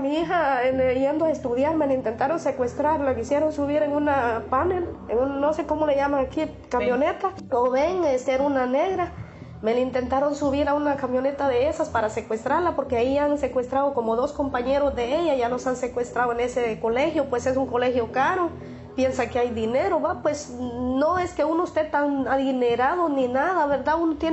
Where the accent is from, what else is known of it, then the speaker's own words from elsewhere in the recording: Guatemala; a mi hijo pues me le pasaron muchas cosas donde yo vivo en Guatemala, en mi pueblo